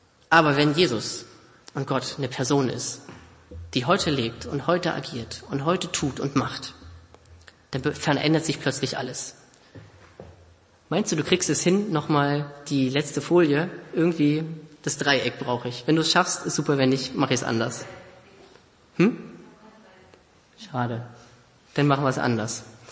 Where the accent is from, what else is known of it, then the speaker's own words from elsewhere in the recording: Germany; Für uns als Deutsche, wir kennen das.